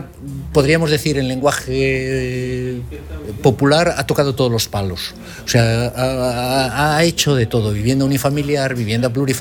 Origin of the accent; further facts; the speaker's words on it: Galicia, Spain; un poco diríamos como buenos gallegos, que depende, ¿no?